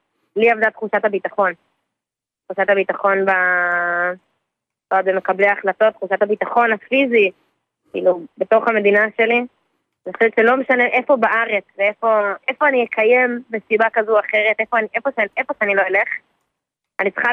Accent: Ra'anana, Central District, Israel; אני גרה ברעננה.

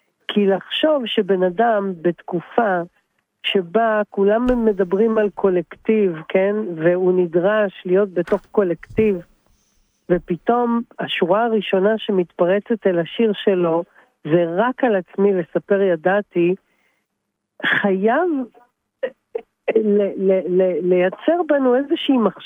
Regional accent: Tiberias, Northern District, Israel; born there; אני נולדתי אגב בטבריה.

